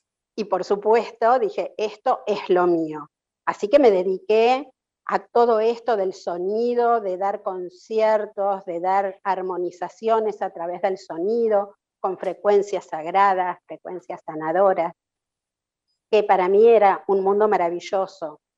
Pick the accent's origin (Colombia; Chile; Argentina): Argentina; Buenos Aires; Nací en Buenos Aires, vivo en Capital Federal toda la vida, en Argentina.